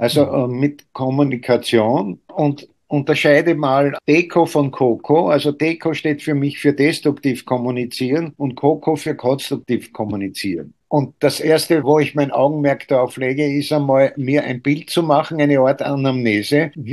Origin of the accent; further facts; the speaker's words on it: Styria, Austria; Ich bin in der Steiermark aufgewachsen, am Waldesrand, und bin als kleines Kind schon immer mit dem Pilzesuchen gegangen.